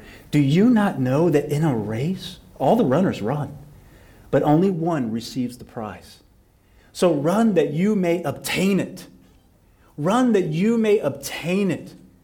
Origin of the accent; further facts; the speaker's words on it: Texas, United States; if you grew up anywhere where I grew up in West Texas, you will hit a hole, and you will fall on a sticker patch.